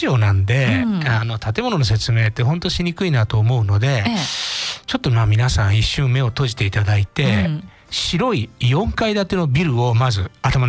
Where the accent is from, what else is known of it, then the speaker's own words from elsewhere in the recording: Chiba, Japan; 千葉の出身なんです。